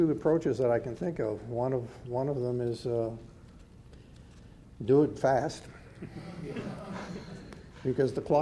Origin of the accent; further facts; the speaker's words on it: New Hampshire, United States; I come from New Hampshire. Sometimes I say data.